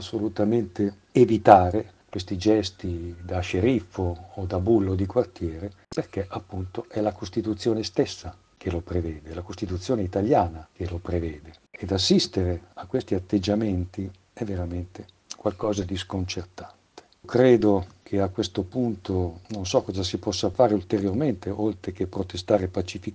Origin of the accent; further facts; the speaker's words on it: Pavia, Lombardy, Italy; Io sono nato e cresciuto a Pavia da sempre